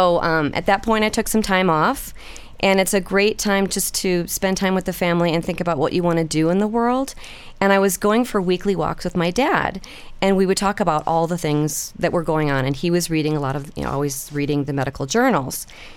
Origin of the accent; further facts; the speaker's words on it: Evanston, Illinois, United States; Yes, I grew up in Evanston.